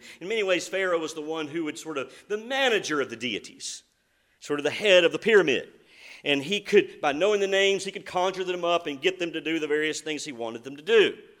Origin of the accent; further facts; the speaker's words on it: Georgia, United States; I was raised in Northwest Georgia. And there's so many things about my life and the environment of my upbringing that has conditioned me, shaped me.